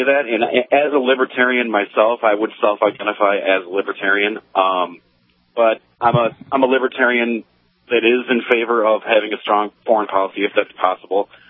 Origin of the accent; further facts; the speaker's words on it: United States; I'm saying that as an American, if someone is going to control it, I would rather have it be us for economic reasons.